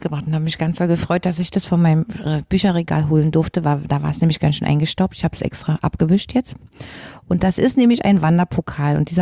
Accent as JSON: {"language": "German", "region": "Berlin", "country": "Germany", "tie": "born or raised there", "said": "Ich war ja eben ein Berliner Schulkind."}